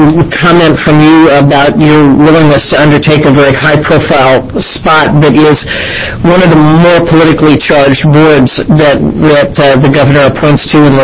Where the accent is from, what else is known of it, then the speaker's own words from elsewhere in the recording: Redmond, Oregon, United States; I'm from Redmond, and so I know Central Oregon well